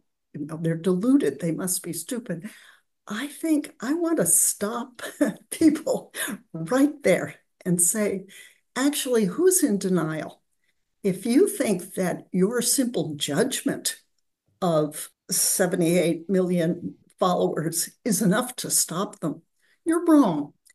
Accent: Berkeley, California, United States; I come from Berkeley, California, and I face the very same thing.

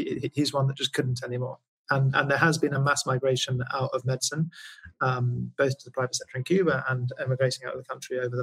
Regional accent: United Kingdom; I'm British, right? As you hear from my accent.

